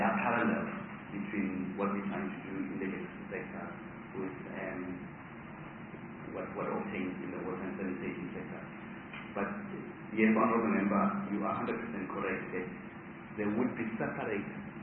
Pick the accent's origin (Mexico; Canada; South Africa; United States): South Africa; Pretoria, Gauteng; I come from Pretoria.